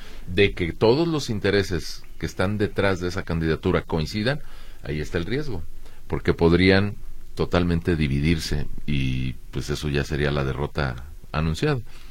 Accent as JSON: {"language": "Spanish", "country": "Mexico", "said": "como ciudadano mexicano"}